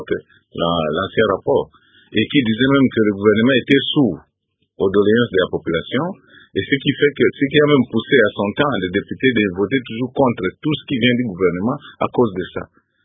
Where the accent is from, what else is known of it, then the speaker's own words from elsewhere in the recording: Bomongo, Équateur, DR Congo; je suis de Bomongo à l'Équateur.